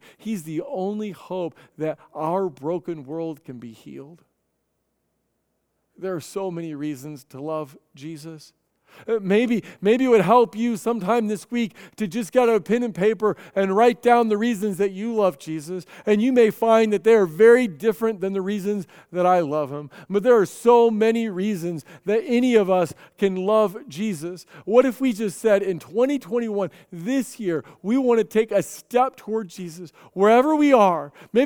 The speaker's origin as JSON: {"language": "English", "region": "Missouri", "country": "United States", "tie": "born or raised there", "said": "He's raised in South Carolina. I was raised in Missouri."}